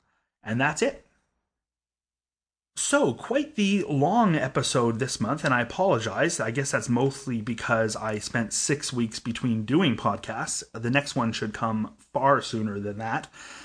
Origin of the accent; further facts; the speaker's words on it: Canada; as a Canadian, I often encounter contests that are only open to Americans.